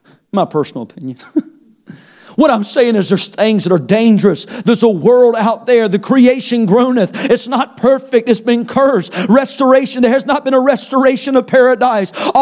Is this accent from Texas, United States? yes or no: no; North Carolina, United States; I'm from North Carolina. I'm all for hunting, and I love deer meat and bear meat and all of it.